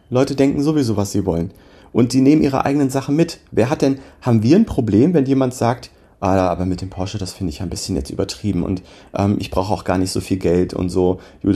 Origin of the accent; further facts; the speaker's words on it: North Rhine-Westphalia, Germany; Ja, ich komme ja auch aus NRW oder ich komme aus der Nähe.